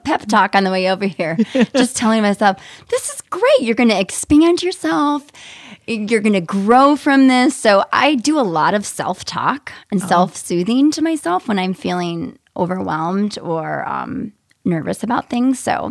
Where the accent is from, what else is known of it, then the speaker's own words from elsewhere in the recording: Fargo, North Dakota, United States; So Fargo is where I grew up, in South Fargo.